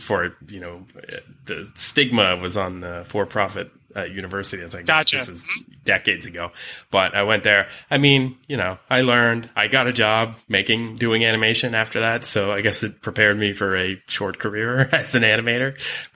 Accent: New Jersey, United States; I'm actually from outside of Philadelphia as well, so I had no idea. Very cool. I'm from South Jersey though, so maybe a little further outside than you.

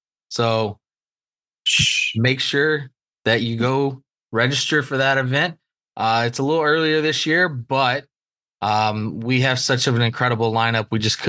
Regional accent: Nashville, Tennessee, United States; Nashville's my hometown, so it's always nice to get to go back and see how much it truly has changed since I grew up there.

